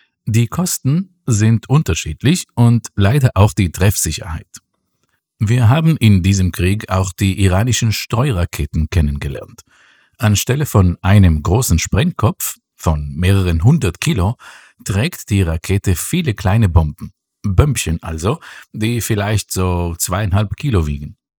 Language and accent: German; Israel; Mein Heimatort in Israel, am Hügelland über der Mittelmeerküste, war noch ruhiger.